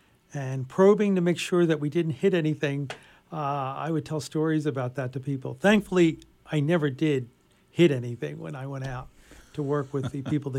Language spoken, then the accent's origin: English; Philadelphia, Pennsylvania, United States; I am. My accent probably will come out at some point. But I tell people that we are somewhat educated in Philadelphia, and we just slip now and then.